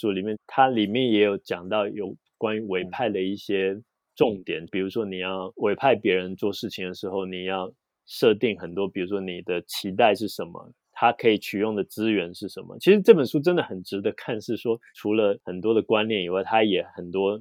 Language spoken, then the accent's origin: Chinese; Taiwan; 因为我们台湾人